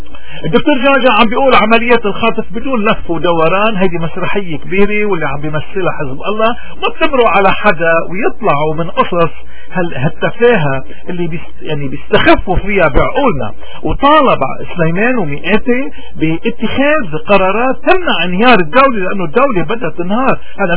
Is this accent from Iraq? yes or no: no; Lebanon; تصوروا يعني قديش هيدا مش شايفنا كلبنانيين حتى يستغبينا لهالدرج.